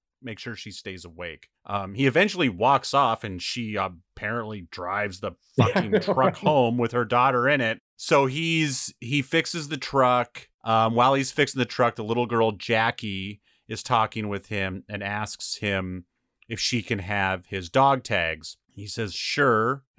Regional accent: Montana, United States; Well, I'm from Montana, so we know how cold witches' tits are.

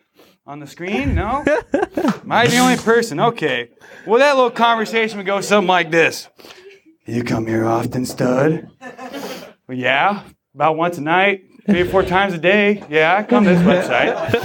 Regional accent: Michigan, United States; I'm the stoner from Michigan.

